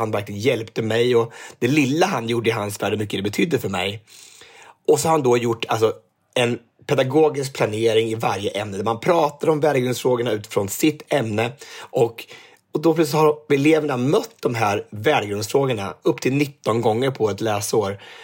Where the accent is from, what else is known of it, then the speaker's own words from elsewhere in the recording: Örebro, Örebro County, Sweden; Och så häftigt att få göra hemma i Örebro, ändå i den region jag kommer ifrån.